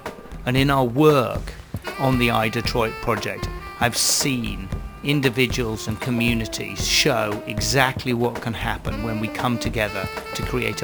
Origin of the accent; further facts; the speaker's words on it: United Kingdom; I'm a British artist and I create human atlases.